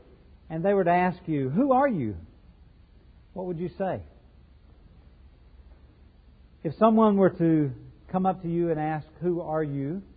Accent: Macon, Georgia, United States; father of four children, born and raised in Macon, Georgia … a family involved in real estate.

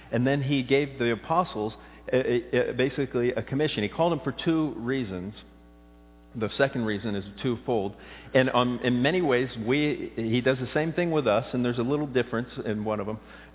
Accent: Florida, United States; It's because I came from South Florida, fished every day.

